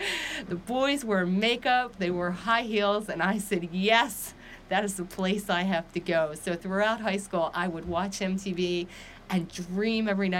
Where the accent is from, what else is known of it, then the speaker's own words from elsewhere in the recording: Philadelphia, Pennsylvania, United States; moved away as an adult; now in Los Angeles, United States; So I grew up in Philadelphia, but I have lived the past 25 years in Los Angeles.